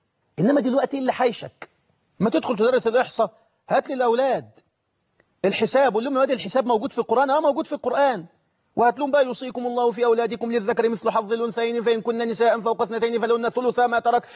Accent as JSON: {"language": "Arabic", "country": "Egypt", "said": "زي ما بنقول عندنا في مصر"}